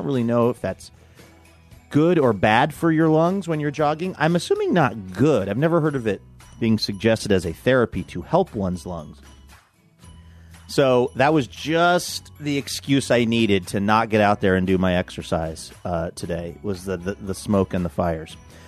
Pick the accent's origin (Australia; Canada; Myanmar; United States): Australia; accent: Australian; and it was my Australian accent.